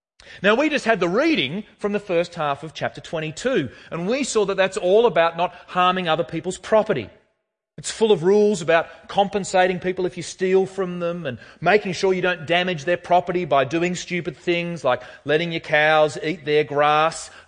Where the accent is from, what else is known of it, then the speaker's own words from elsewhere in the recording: Tasmania, Australia; I was a boy from Tassie.